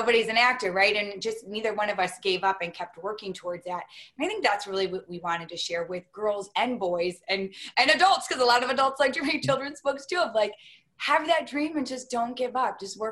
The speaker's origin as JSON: {"language": "English", "town": "Detroit", "region": "Michigan", "country": "United States", "tie": "born or raised there", "said": "I grew up in Detroit."}